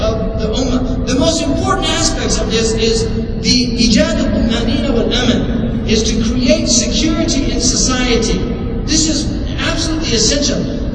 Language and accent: English; California, United States; I'm from California, I know people in Virginia, we have different laws.